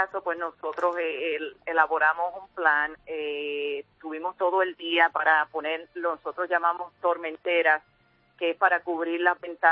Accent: Puerto Rico; moved away as an adult; now in Florida, United States; Yo soy de Puerto Rico. Uh-huh. Llevo 3 años viviendo aquí. Yo me casé con un norteamericano y uh-huh. entonces me mudé de Puerto Rico aquí a Florida.

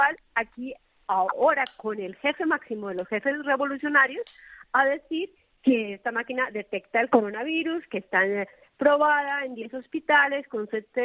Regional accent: Colombia; Yo soy colombiana, también se utiliza muchísimo en Colombia

